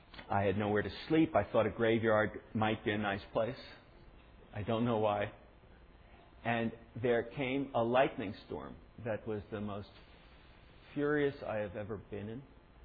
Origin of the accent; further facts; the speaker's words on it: New York, United States; two friends from Long Island, about 50 miles from where I grew up in New York